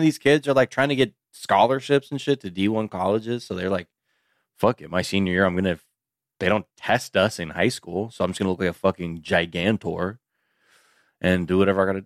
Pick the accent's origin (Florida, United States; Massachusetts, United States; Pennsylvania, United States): Massachusetts, United States; moved away; I'm also from Massachusetts, but we moved or whatever.